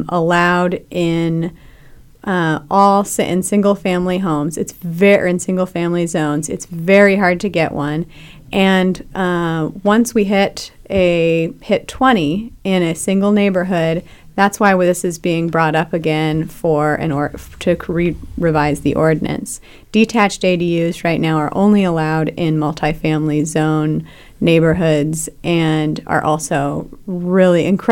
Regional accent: Bellingham, Washington, United States; I was. I grew up in the Birchwood neighborhood. I'm now in Leonard Streets.

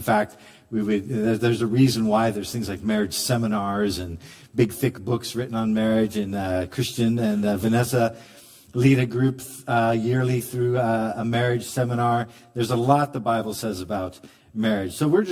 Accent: Northwest, United States; and the people from the South, I was from the Northwest, but they had a lot of people coming up from the South

